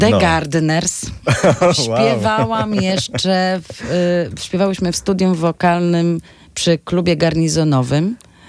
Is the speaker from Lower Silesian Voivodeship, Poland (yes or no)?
yes; Kromolin, Lower Silesian Voivodeship, Poland; also born or lived in Kłodzko; A wychowywałam się w Kromolinie